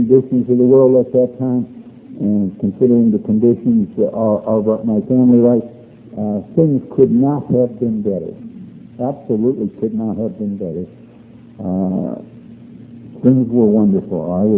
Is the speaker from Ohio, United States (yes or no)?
yes; Cleveland, Ohio, United States; moved away as an adult; now in Phoenix, United States; And in June of 1970, we arrived in Phoenix. I think it was somewhere around 100 degrees, and we're from Cleveland.